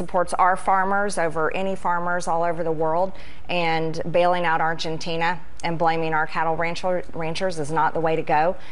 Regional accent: Georgia, United States; I'm from Georgia, and we lost two very important public service commission seats that were statewide races in the state of Georgia.

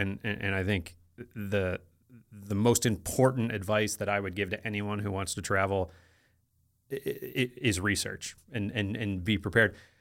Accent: Midwest, United States; I was a kid from the Midwest. I was like, Asia, this is crazy.

